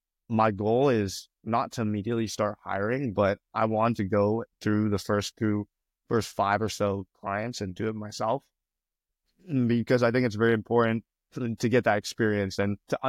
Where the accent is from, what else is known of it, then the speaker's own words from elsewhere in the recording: Indonesia; I'm from Indonesia, so I found some developers in Indonesia